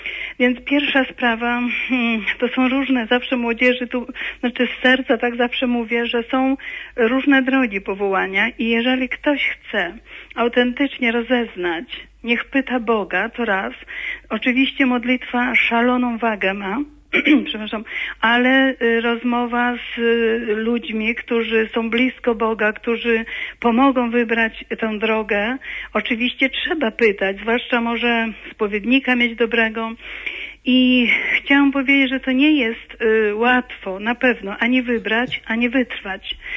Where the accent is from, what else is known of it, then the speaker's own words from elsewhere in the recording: Podlaskie Voivodeship, Poland; bo chociaż rodzina bardzo religijna, bo jestem z Białostockiego w ogóle